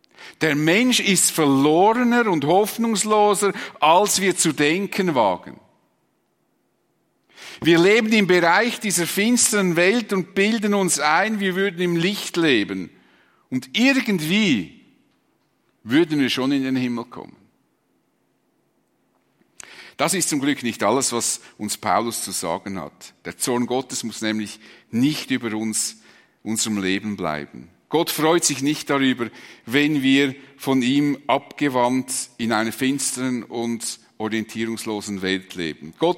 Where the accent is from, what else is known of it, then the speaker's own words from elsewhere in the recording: Switzerland; Wir haben ja als Schweizer ein unglaubliches Gerechtigkeitsempfinden.